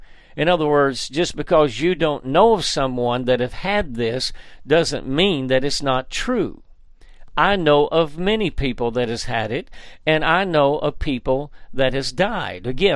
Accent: Dayton, Tennessee, United States; There's a doctor in my hometown in Dayton, Tennessee.

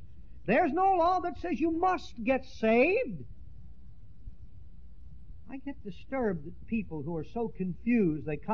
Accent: Pennsylvania, United States; Pardon me, but I come from the Pennsylvania Dutch country.

